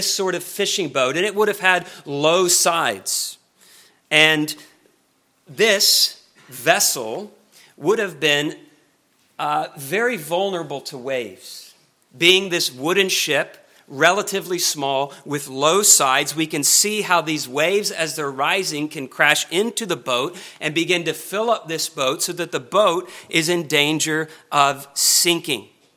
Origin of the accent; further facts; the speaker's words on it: Oklahoma, United States; I grew up in Oklahoma in what some people call Tornado Alley.